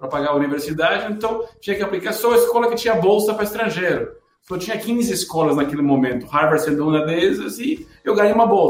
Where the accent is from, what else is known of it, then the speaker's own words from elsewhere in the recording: Bolivia; born there; Portuguese is a second language; eu nasci na Bolívia, uma cidade muito pequena, nós mudamos a outra cidade. A única escola, a melhor escola da cidade, era a escola americana. Eu aprendi inglês.